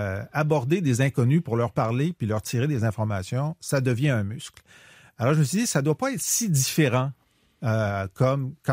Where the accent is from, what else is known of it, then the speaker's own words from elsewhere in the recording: Quebec, Canada; Ah, il dit, t'es québécois? Je dis oui.